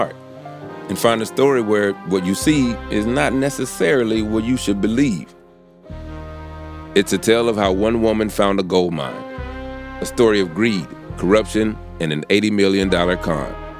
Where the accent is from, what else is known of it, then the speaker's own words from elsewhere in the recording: the South, United States; We're both from the South